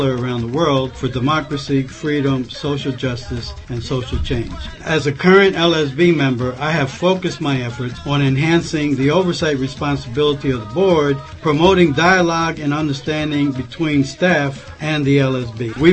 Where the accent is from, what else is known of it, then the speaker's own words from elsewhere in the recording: Puerto Rico; now in Washington, United States; I'm originally from Puerto Rico, and I'm a longtime D.C. resident